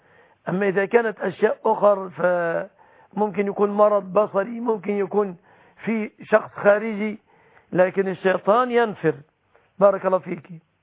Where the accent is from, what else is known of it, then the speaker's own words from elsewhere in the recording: Egypt; بلادنا مصر